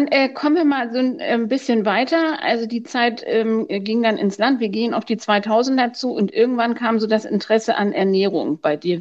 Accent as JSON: {"language": "German", "region": "West Germany", "country": "Germany", "said": "ich frage jetzt mal als Wessi"}